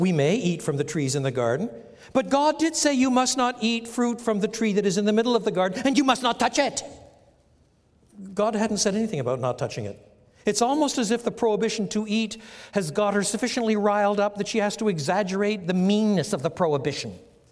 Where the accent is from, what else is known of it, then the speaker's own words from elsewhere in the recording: French Canada, Canada; English is a second language; also born or lived in Europe; Now, I was brought up in French Canada and learned English in Canada and lived in Europe for many years, so that my ears don't always hear things exactly the way American ears hear things.